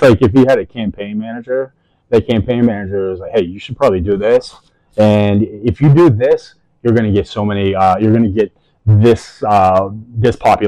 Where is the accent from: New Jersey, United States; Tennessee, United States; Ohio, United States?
Ohio, United States; Youngstown; and I'm from Youngstown, Ohio, and there's it's obviously a big Ohio State town, but it's a Big Ten town